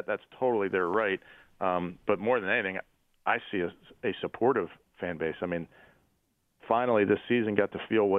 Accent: Philadelphia, Pennsylvania, United States; So I get it. I grew up in Philly.

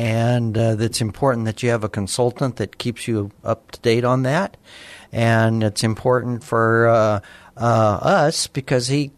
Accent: Alamogordo, New Mexico, United States; I was born in Alamogordo, New Mexico, and born and raised there, went to public high school there

